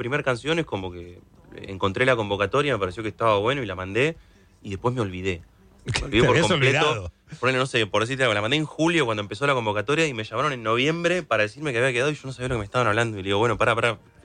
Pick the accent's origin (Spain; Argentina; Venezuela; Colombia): Argentina; Ensenada, Buenos Aires Province; Somos los dos de Ensenada.